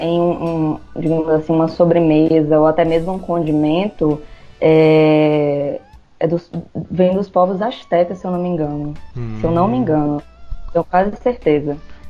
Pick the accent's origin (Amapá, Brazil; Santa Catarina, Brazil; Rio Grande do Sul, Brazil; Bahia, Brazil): Bahia, Brazil; Alcobaça; Eu também sou do extremo sul da Bahia, né? Sou de Alcobaça.